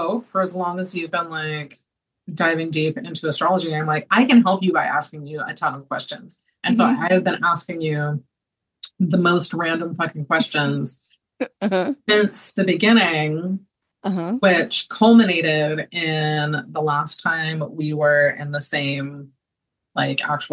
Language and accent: English; United States; I am technically American.